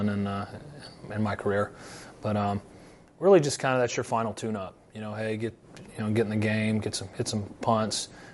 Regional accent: Louisiana, United States; I was born and raised in Louisiana. I've never been on a swamp tour.

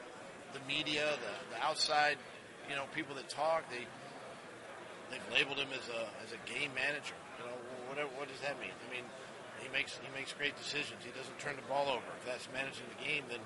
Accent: Ferndale, Washington, United States; And even my hometown in Ferndale, Washington, They did the same thing, you know.

